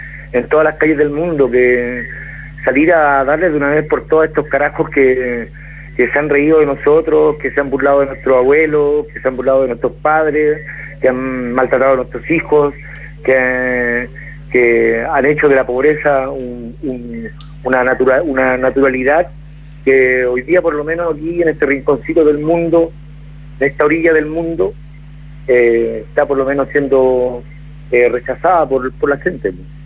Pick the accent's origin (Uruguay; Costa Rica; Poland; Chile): Chile; de nosotros no somos héroes los chilenos